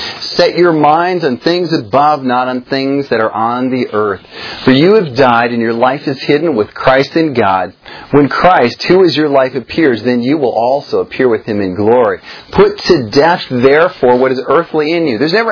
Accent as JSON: {"language": "English", "region": "Minnesota", "country": "United States", "said": "You know, I'm from Minnesota. It's a Democratic state."}